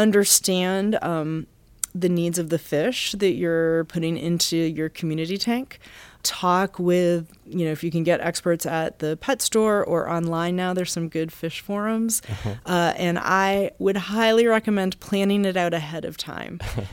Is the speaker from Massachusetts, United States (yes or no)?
yes; Massachusetts, United States; now in Baltimore, United States; I'm from Massachusetts, so I hadn't spent much time here.